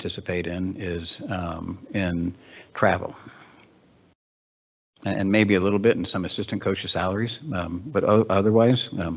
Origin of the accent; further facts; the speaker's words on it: Colorado, United States; I'm from Colorado, so I'm keenly aware of the Mountain West